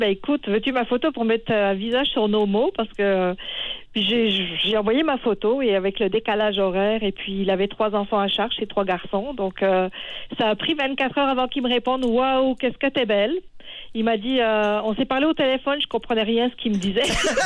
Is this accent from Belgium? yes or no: no; France; now in Canada; Ouais, je suis française et puis mon mari était au Québec.